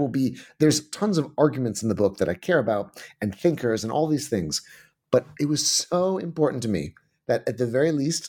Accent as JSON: {"language": "English", "country": "United States", "tie": "born or raised there", "said": "As an American who grew up with this completely Manichaean view of the world"}